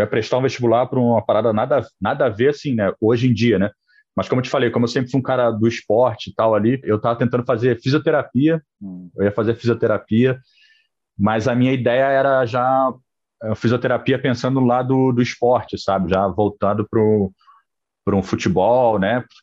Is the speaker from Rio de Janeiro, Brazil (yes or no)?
yes; Petrópolis, Rio de Janeiro, Brazil; sabem que nós somos de Petrópolis